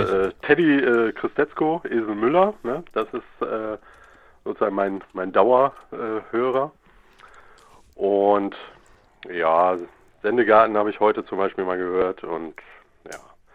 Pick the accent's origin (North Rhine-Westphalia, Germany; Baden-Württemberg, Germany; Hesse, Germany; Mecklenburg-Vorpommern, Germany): Hesse, Germany; Aus der Nähe von Kassel.